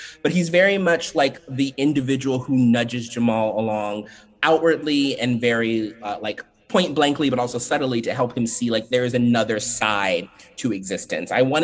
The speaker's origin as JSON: {"language": "English", "region": "Maryland", "country": "United States", "said": "Partially because I'm from Maryland and I've never written a Maryland story before."}